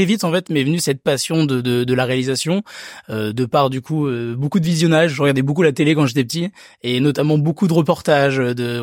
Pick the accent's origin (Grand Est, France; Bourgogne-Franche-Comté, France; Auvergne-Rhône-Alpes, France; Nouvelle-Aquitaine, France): Nouvelle-Aquitaine, France; j'ai grandi dans la campagne. Je viens des Deux-Sèvres, dans le Poitou-Charentes, entre Niort et Poitiers, pour ceux qui connaissent pas.